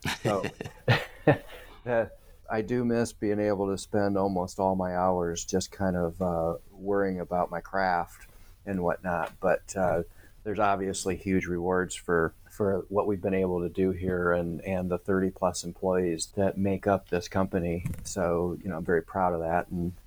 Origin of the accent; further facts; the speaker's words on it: Michigan, United States; also born or lived in Midwest; Yeah, so I started off life in Michigan and spent most of my childhood, you know, growing up in the Midwest.